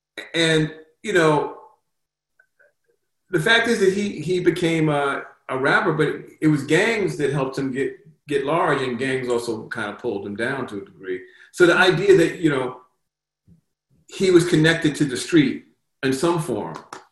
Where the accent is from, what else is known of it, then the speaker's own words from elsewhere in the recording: Brooklyn, New York, United States; I'm from Brownsville, Brooklyn, which mm-hmm. is a neighborhood in Brooklyn, a tough black neighborhood that's been poor since the 50s.